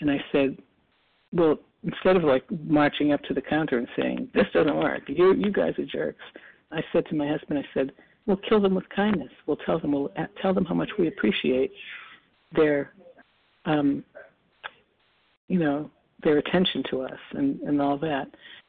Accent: Massachusetts, United States; Like, I'm from Massachusetts. It wasn't so hot down, you know, up here as it is down there.

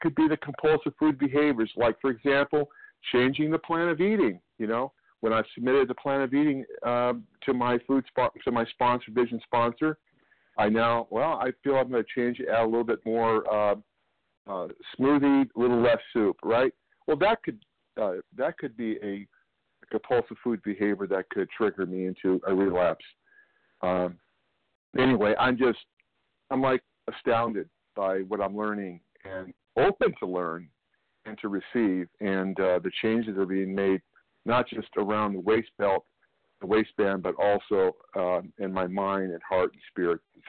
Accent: California, United States; I'm from Northern California.

